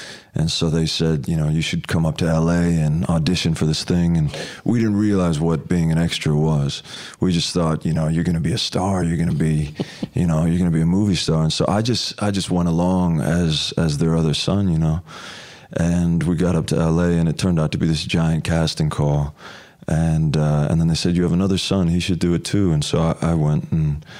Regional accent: Anaheim, California, United States; also born or lived in Los Angeles; Anaheim, California. Yeah, very close to here.

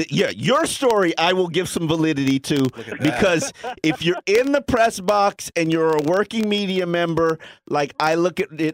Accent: Lake Stevens, Washington, United States; he probably said, like, Scott Lake, and I'm from Lake Stevens. I was like, you insulted me, bro, thinking I'm from Scott Lake.

